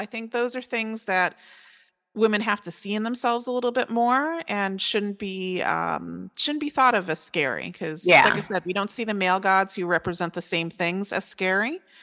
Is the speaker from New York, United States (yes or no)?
yes; Long Island, New York, United States; also born or lived in Connecticut; now in Florida, United States; New England, originally from Long Island and then Connecticut, and now I live in Florida, which is the natural migration pattern of all New Yorkers.